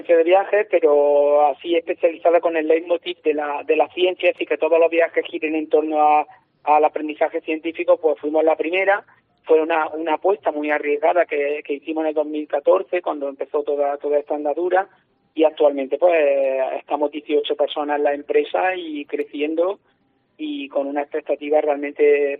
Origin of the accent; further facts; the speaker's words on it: Martos, Andalusia, Spain; había participado de una asociación astronómica que creamos en mi pueblo natal, en Martos.